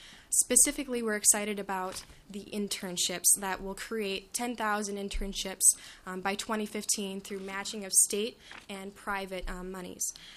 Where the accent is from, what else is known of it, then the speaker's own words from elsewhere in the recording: Sioux Falls, South Dakota, United States; I'm from Sioux Falls, South Dakota.